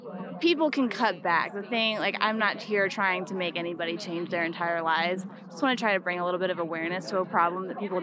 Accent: Florida, United States; I grew up in Florida originally.

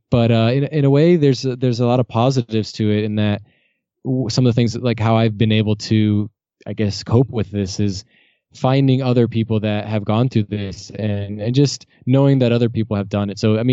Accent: Florida, United States; I mean, I'm from Florida and there's a lot of, it's a big retirement community.

